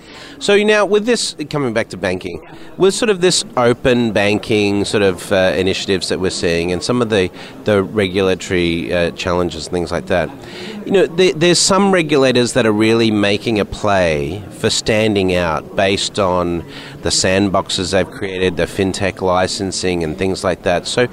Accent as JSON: {"language": "English", "town": "Sydney", "region": "New South Wales", "country": "Australia", "accent": "Australian", "moved": "as an adult", "lives_now": "United States", "said": "not quite Australian anymore because I've been offshore for 20 years. But it takes me about 2 days and my accent already starts to come back, Because when I'm in the US, I have this sort of international English. But when I come to Sydney, of course, I hear the Australian."}